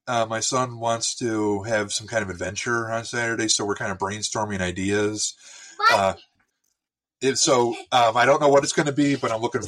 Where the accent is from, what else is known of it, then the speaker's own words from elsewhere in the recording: Chicago, Illinois, United States; But I'm from Chicago, and as you may know, sports are humongous in Chicago.